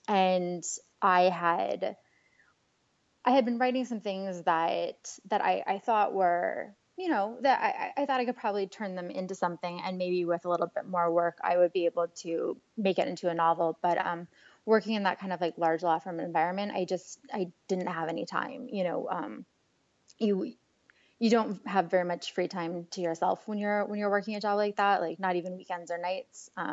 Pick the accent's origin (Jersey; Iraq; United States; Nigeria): United States; Illinois; also born or lived in Chicago / New York; now in Washington, D.C., United States; Well, I grew up in Central Illinois, which is where Are You Sleeping is set. And now I live in Washington, D.C. But in the middle there, I lived in Chicago and New York for a while